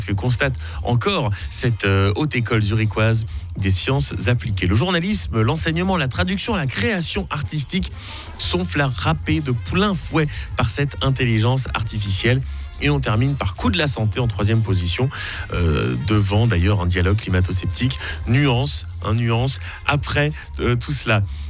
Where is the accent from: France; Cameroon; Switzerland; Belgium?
Switzerland; c'est-à-dire chez nous en Suisse